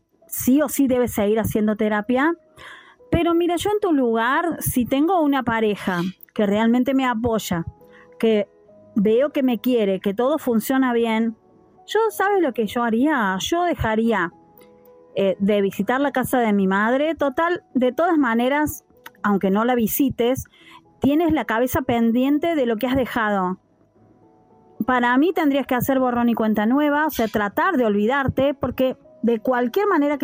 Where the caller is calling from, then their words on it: Argentina; desde Argentina